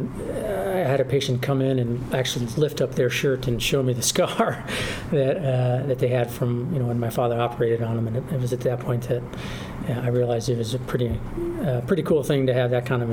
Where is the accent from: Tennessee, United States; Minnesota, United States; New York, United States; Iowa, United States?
Iowa, United States; Council Bluffs; I'm originally from Council Bluffs, Iowa.